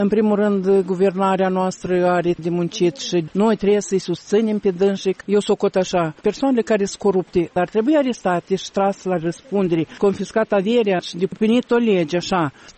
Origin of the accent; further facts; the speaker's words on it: Moldova; Moldova noastră